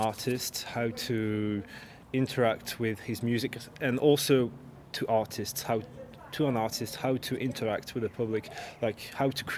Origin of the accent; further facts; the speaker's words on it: Vichy, Auvergne-Rhône-Alpes, France; English is a second language; I'm from the center of France, from Vichy. I mean, it's a town, well, a small city in the central part of France.